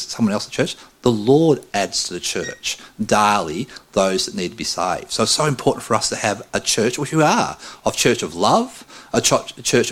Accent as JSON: {"language": "English", "town": "Camperdown", "region": "Victoria", "country": "Australia", "tie": "born or raised there", "said": "I travelled from my hometown of Camperdown, 65 kilometres down to a place called Warrnambool"}